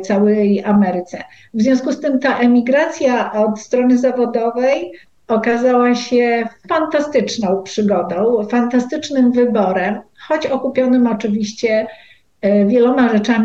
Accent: Lublin, Lublin Voivodeship, Poland; moved away as an adult; now in Chicago, United States; po 30 latach mieszkania w Chicago, że pozostając w Lublinie, skąd pochodzę, z całą miłością do tego miejsca na świecie

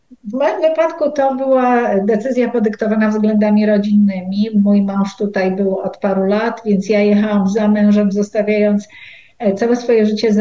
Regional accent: Lublin, Lublin Voivodeship, Poland; moved away as an adult; now in Chicago, United States; po 30 latach mieszkania w Chicago, że pozostając w Lublinie, skąd pochodzę, z całą miłością do tego miejsca na świecie

